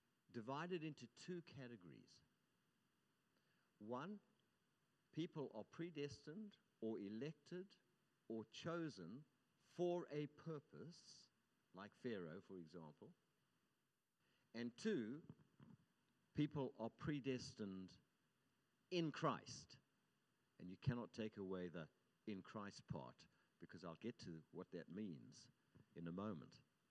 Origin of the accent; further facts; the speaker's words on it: South Africa; now in United States; I come from South Africa, and a terrorist was one thing and a freedom fighter was another, depending on which side you were.